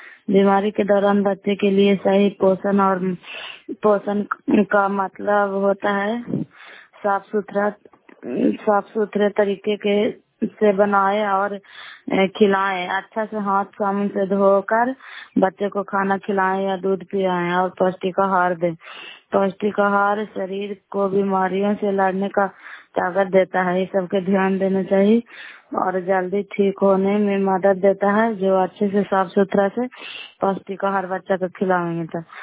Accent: Bihar, India; नालंदा जिला कराए ब्लॉक की निवासी हूँ

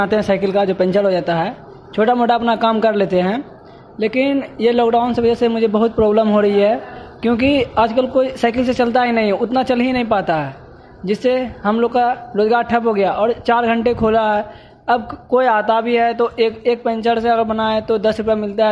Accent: Bihar, India; मेरा घर भलुआ कोलुआ पोस्ट अमनकाबाद थाना हवेली खड़गपुर है और जिला मुंगेर है। मैं बिहार का निवासी हूँ।

